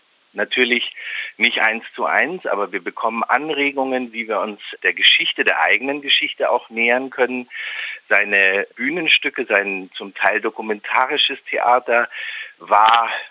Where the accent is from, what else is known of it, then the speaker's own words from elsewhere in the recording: Bavaria, Germany; an mehreren Orten in Oberbayern, wo ich herkomme